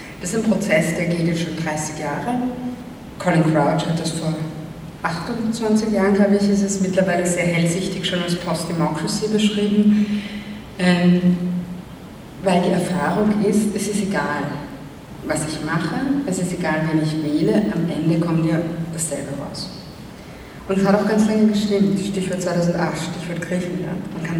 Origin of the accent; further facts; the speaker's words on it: Vienna, Austria; Für meine Heimatstadt Wien sind das 40% der Wohnbevölkerung.